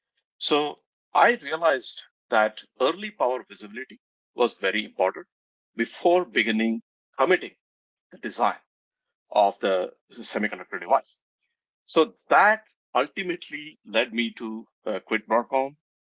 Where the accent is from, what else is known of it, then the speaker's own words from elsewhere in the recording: India; So I grew up in India, for those who might not know.